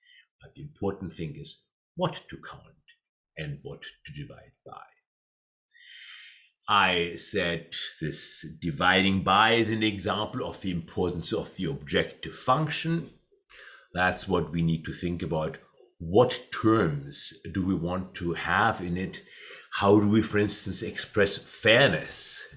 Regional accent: Freiburg, Baden-Württemberg, Germany; English is a second language; moved away as an adult; also born or lived in China; now in United States; being from Germany, having I was born in Freiburg, but having spent the last 30 years in the United States, and about maybe in months there, 4 years or so in the People's Republic of China in Shanghai

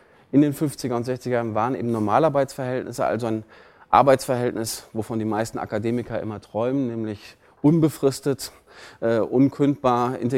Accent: North Rhine-Westphalia, Germany; Ich bin in der Nähe von Bochum aufgewachsen und habe mal in Trier gearbeitet.

